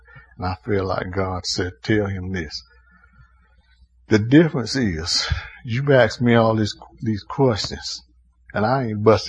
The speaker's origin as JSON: {"language": "English", "town": "Monroe", "country": "United States", "tie": "born or raised there", "said": "It's this guy that I grew up with in Monroe, and I went to school with him."}